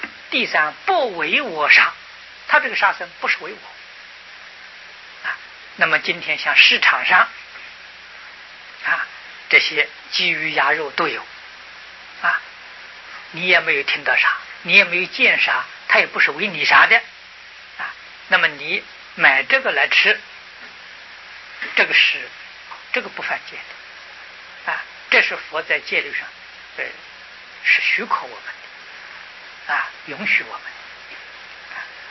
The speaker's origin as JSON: {"language": "Chinese", "country": "China", "said": "那么我在中国时候特别提倡的积极啊，积极的修行呢，素食啊。所以这个素食是我们中国人所奉行啊"}